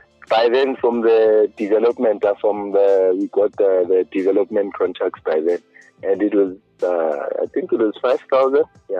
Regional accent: Soweto, Gauteng, South Africa; I'm from Meadowlands, that's where I grew up.

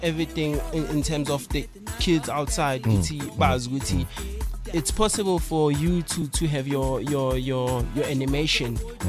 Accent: Katlehong, Gauteng, South Africa; Okay, me, I'm from the East. Katlehong is pretty team.

